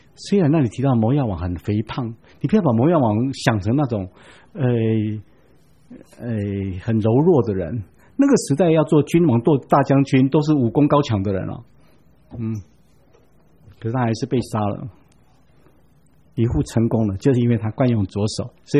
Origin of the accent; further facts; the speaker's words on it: Taiwan; 我们台湾人干脆就称右边叫做正的边，左边叫做反的边